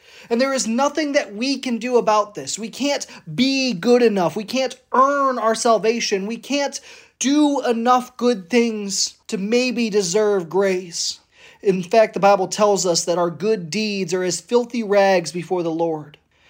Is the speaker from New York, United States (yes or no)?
yes; Auburn, New York, United States; I'm from Auburn, New York